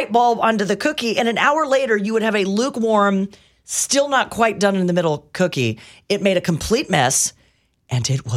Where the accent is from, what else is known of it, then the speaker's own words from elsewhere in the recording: Topeka, Kansas, United States; We watched all those growing up as a family growing up in Topeka.